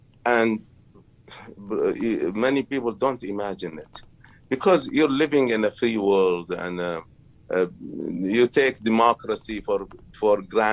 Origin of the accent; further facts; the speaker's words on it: Kuwait; now in Istanbul, Turkey; I'm from Kuwait